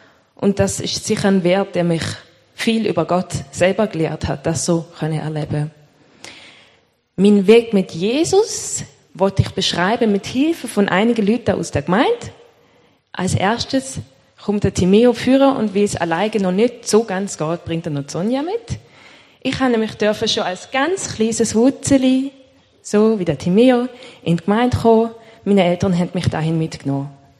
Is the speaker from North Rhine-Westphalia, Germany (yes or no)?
no; Augsburg, Bavaria, Germany; born there; also born or lived in Erlangen; ich komme ursprünglich aus dem Deutschen. Ich bin geboren im einzig guten deutschen Bundesland. In Bayern, in Augsburg. Dann sind wir vom Job von meinem Vater her zweimal mit der Familie gezügelt. Erst auf Erlangen, das ist Grossraum Nürnberg